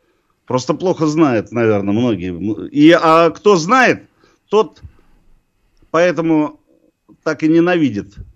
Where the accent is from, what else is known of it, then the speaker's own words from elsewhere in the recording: Moscow, Russia; А вот мы москвичи, да.